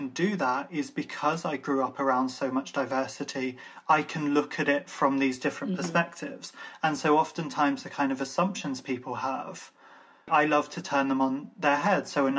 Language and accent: English; Ireland; Irish, I've found so much commonality.